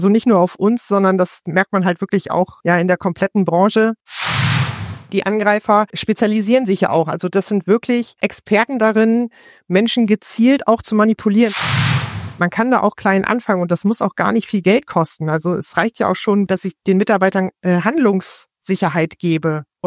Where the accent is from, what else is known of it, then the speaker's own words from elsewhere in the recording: Reden, Lower Saxony, Germany; komme aus Reden, das ist ein beschauliches Örtchen in Niedersachsen